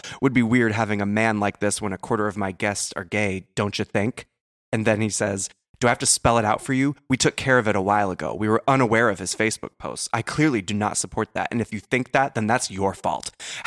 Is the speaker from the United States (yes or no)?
yes; the South, United States